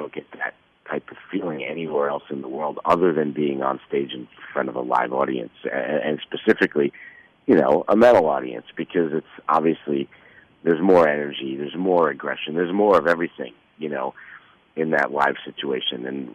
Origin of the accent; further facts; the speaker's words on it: New York City, New York, United States; Growing up in New York City and being a lifelong Yankee fan